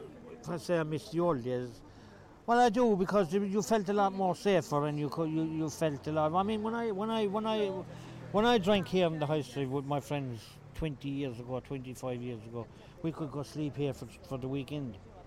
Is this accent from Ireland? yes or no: yes; Ireland; moved away; But when I came from Ireland, because I wasn't raised in war, I wasn't educated in war, we never had anything got to do with war.